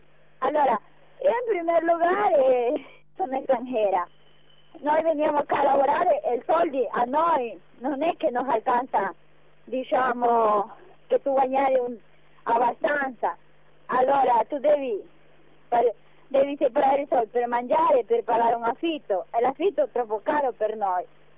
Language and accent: Italian; Ecuador; Italian is a second language; now in Italy; una parte posso portare al mio paese, posso mandare all'Ecuador.